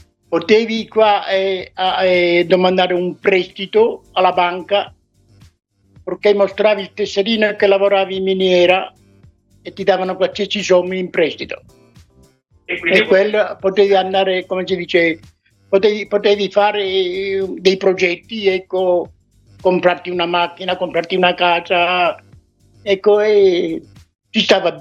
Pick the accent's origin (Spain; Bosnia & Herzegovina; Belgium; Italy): Belgium; Sono in Belgio, sono belga, ma il mio sangue è italianissimo.